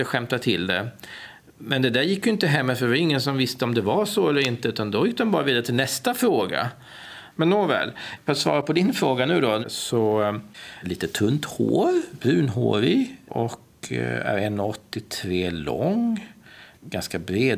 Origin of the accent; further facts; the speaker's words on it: Sweden; jag är ju född och uppvuxen i Sverige